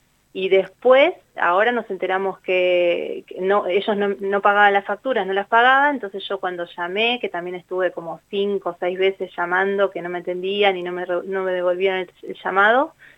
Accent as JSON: {"language": "Spanish", "country": "Argentina", "moved": "yes", "said": "alguna solución que quizás nosotros como argentinos no sabemos, porque yo vivo hace poco acá."}